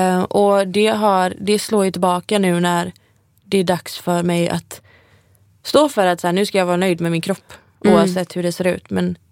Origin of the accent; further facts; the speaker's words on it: Gothenburg, Västra Götaland County, Sweden; För när jag var hemma i Göteborg så fick jag extrem så här, jag kastades tillbaka till alla känslor och minnen typ jag hade när jag var tonåring.